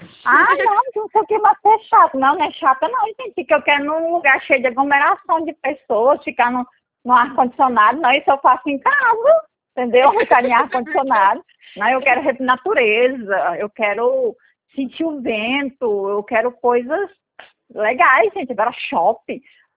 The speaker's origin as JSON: {"language": "Portuguese", "town": "Barra do Garças", "region": "Mato Grosso", "country": "Brazil", "said": "Pois é, eu sou de Barra do Garça, Mato Grosso."}